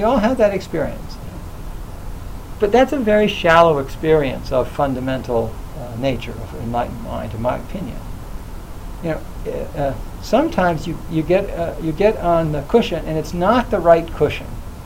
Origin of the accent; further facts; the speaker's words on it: United States; You know, Americans are so, I'm an American, so, you know, don't get me wrong.